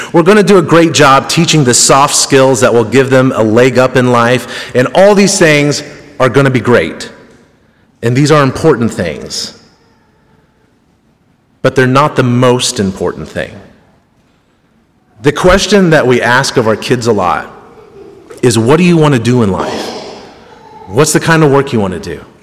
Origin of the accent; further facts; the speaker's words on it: Hannibal, Missouri, United States; And I am mostly from Hannibal my whole life. I've done a couple stints elsewhere, but I was raised here.